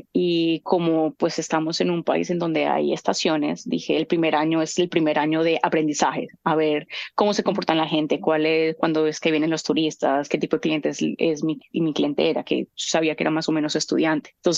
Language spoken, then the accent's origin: Spanish; Colombia; Como colombiana, todo el mundo me dice, como que, ¿cómo así